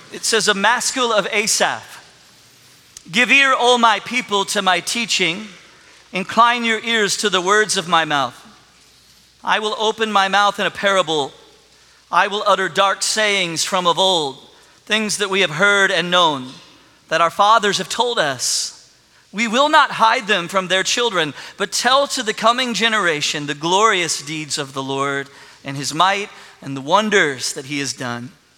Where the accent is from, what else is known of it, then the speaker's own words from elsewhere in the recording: Cincinnati, Ohio, United States; I grew up in Cincinnati, Ohio, in the early 80s, so just a few years removed from the Big Red Machine, Pete Rose, Johnny Bench, Joe Morgan.